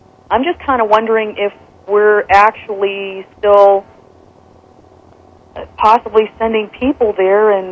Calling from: Columbus, United States; Hi, Kevin. … from Columbus.

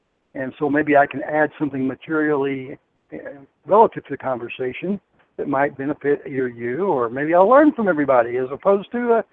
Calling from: Las Vegas, Nevada, United States; Well, I am near Las Vegas, Nevada.

